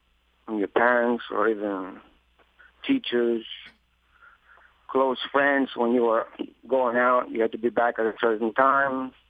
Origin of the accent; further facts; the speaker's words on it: Greece; now in United States; Very different than here. Very strict life. Very strict parents.